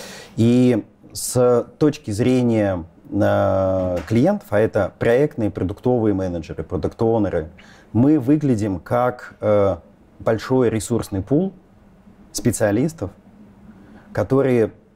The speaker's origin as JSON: {"language": "Russian", "region": "Moscow", "country": "Russia", "tie": "born or raised there", "said": "Я 76-го года рождения. И детство провел в Москве, обычное, в обычной семье"}